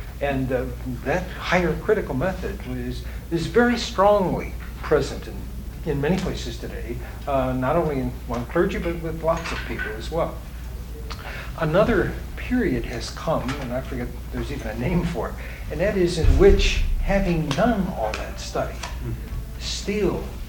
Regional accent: Missouri, United States; And I can say that because I come from Missouri.

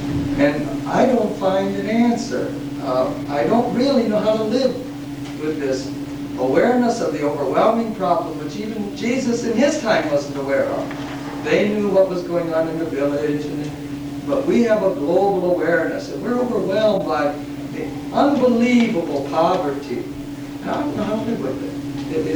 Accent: United States; But I, as an American, have a problem with all that other stuff I can't say I need.

